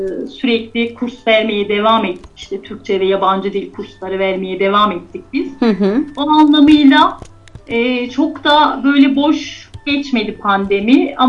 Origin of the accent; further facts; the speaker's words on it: Eşmekaya, Aksaray Province, Turkey; O zaman hep Eşmekayalıyız diyorduk. Hala böyle bir kültürümüz var. Kabul etmiyoruz çevresindeki illeri vesaire. Orada doğdum, büyüdüm. Sanırım benim dedelerim kurmuş orayı. Soy ismi oradan biz almışız. Hala ailemin büyük bir çoğunluğu orada yaşıyor.